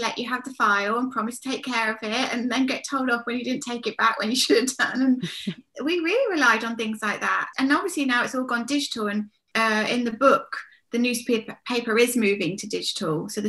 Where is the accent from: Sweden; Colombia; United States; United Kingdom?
United Kingdom; Peterborough, East of England; I'm from Peterborough, so that landscape's very familiar.